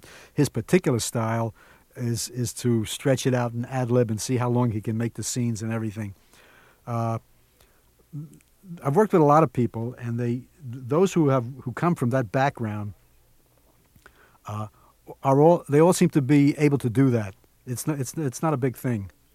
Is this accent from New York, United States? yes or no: yes; New York City, New York, United States; I'm from the Apple, New York. I grew up a combination of places there, Long Island, the Bronx, Manhattan.